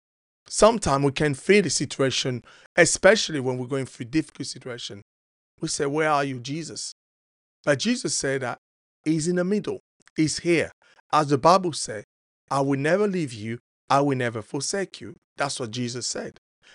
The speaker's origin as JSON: {"language": "English", "town": "Paris", "region": "Île-de-France", "country": "France", "said": "Now, I'm from Paris"}